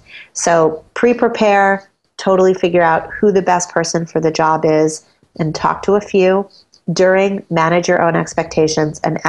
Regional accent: Manhattan, New York, United States; You know, I live in Brooklyn, but I'm born and raised in Manhattan

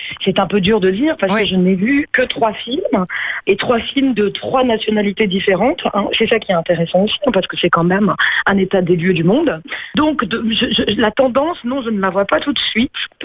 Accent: Corsica, France; moi, je suis corse

